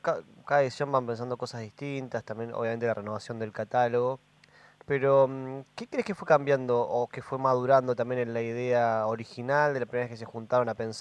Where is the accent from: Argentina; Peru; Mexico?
Argentina; La Plata, Buenos Aires Province; soy platense